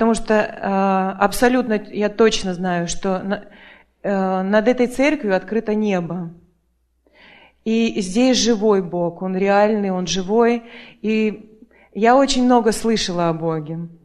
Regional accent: Russia; я приехала из России.

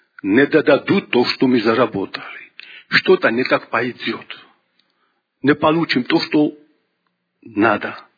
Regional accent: Georgia; я из Грузии

